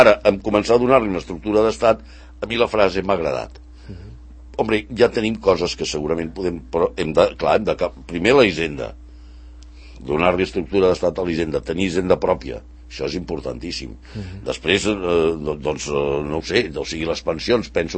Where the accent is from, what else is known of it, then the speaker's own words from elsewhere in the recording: Catalonia, Spain; Sóc català de Socarrel